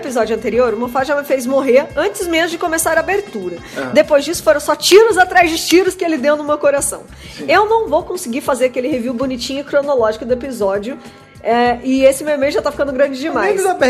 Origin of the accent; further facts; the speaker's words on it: São Fidélis, Rio de Janeiro, Brazil; Sou de São Fidélis, Rio de Janeiro.